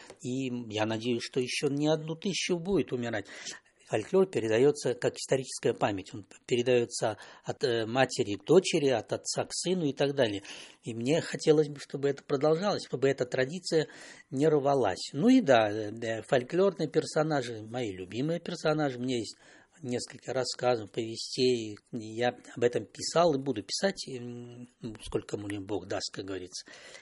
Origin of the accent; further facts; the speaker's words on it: Navahrudak, Grodno Region, Belarus; also born or lived in Hantsavichy / Rechytsa; я родился в Ганцевиче, да, в Брестской, но, тем не менее, я жил-то в других местах Беларуси. Я учился с 4 по 8 класс в Речице, это на Днепре, а школу кончал в Новогрудке